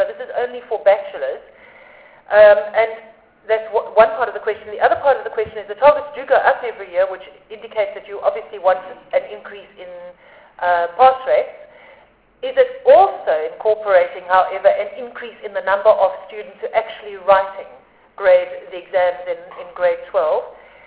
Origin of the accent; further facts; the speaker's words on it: Eastern Cape, South Africa; I'm also from the Eastern Cape